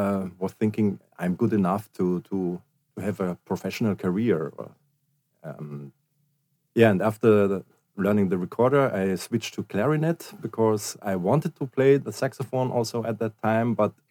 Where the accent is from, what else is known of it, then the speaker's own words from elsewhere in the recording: Germany; It's you can choose in Germany, because I grew up in Germany